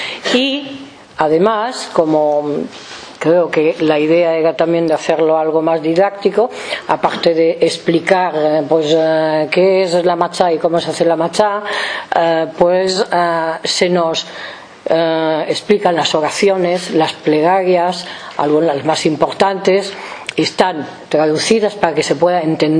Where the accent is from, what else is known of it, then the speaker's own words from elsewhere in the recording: Israel; hebrea, israelita, judía, y además soy israelí.